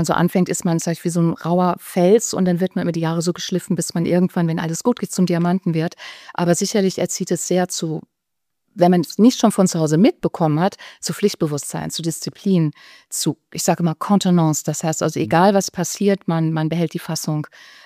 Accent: North Rhine-Westphalia, Germany; now in Munich, Germany

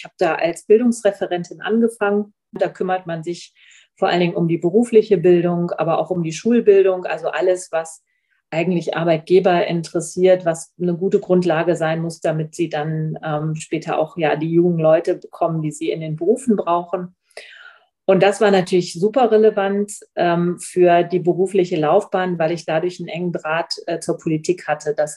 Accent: Lower Saxony, Germany; Ich bin 42 Jahre alt. Ich bin Niedersächsin, wo auch mein Wahlkreis ist. Das ist das Weserbergland, also so alles um Hameln und Holzminden herum

